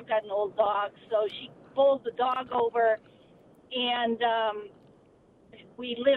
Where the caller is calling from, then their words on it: Rice Lake, Wisconsin, United States; I am calling from Rice Lake, Wisconsin.